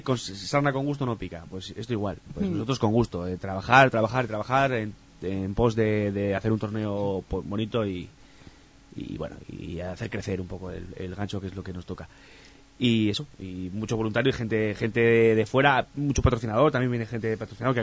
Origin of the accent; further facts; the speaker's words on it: Aragon, Spain; que paso somos aragoneses y maños, hay que ser cabezones.